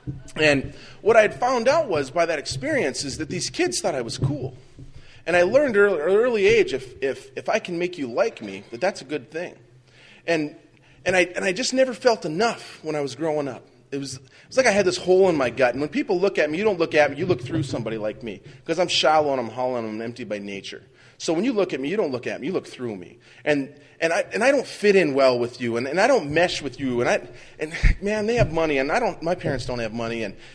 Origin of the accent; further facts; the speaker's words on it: Minot, North Dakota, United States; So I was born in Minot, I was raised in Minot, and everybody else had been to like France and Spain